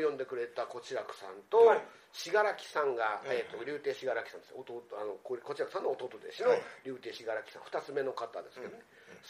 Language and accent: Japanese; Aichi, Japan; 僕愛知県出身なんですけど、